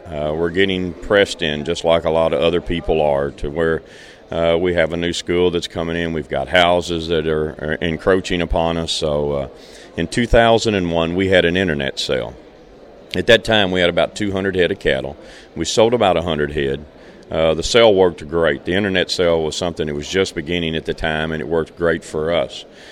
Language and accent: English; Bowling Green, Kentucky, United States; Well, we're from Bowling Green, Kentucky, which is about 120 miles south of Louisville, Kentucky, about 60 miles north of Nashville, Tennessee.